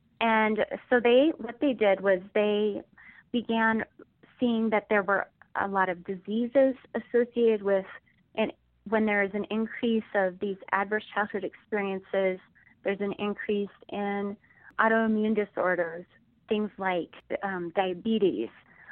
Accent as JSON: {"language": "English", "region": "Montana", "country": "United States", "tie": "born or raised there", "said": "I grew up in Montana."}